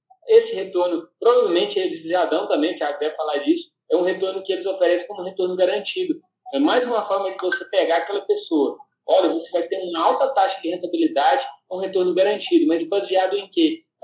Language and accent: Portuguese; Santa Catarina, Brazil; eu sou de Santa Catarina, né?